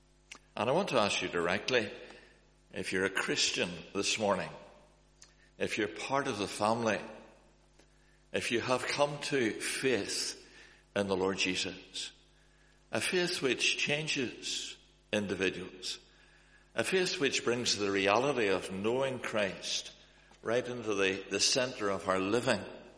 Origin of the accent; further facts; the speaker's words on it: York, Yorkshire and the Humber, United Kingdom; born there; It was a great shock to me to discover when I was 9 years old that I was born in York. A real downer to be English, although it may be eligible to play cricket for Yorkshire